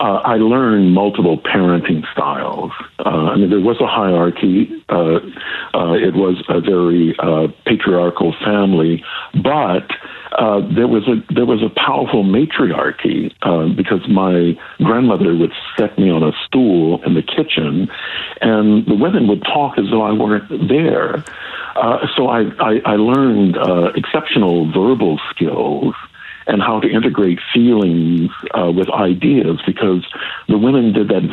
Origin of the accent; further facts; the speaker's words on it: Southern US, United States; I grew up in the American South in a three-generation household